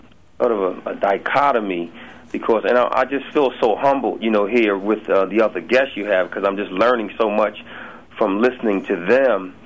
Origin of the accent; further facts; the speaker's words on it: Pennsylvania, United States; I grew up near Diamond Street Projects, right near Temple University